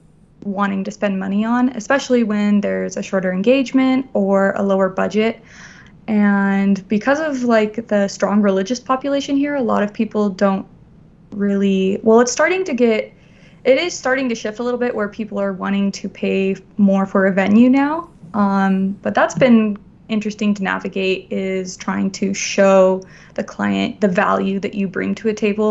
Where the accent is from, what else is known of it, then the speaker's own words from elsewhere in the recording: Phoenix, Arizona, United States; now in Salt Lake City, United States; I'm originally from Phoenix, okay.